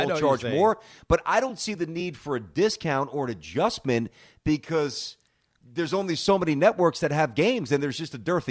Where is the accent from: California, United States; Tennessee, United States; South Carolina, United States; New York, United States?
New York, United States; Something that I've never really watched a lot of growing up in New York.